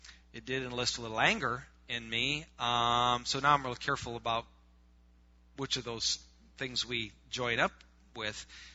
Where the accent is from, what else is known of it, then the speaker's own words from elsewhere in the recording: Wisconsin, United States; And maybe we're from Wisconsin, so it's really hard to worship a cow.